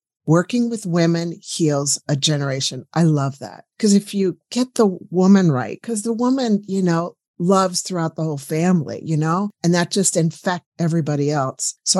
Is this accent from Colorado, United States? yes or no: yes; Colorado, United States; now in New Zealand; which I'm from Colorado. I did all my medical training